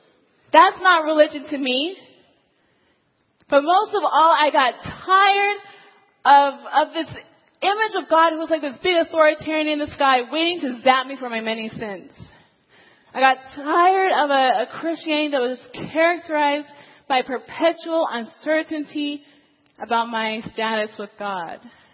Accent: Washington, United States; because I'm from Washington State

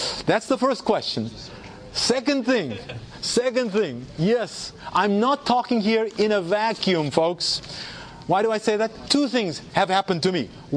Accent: South Africa; I grew up in South Africa.

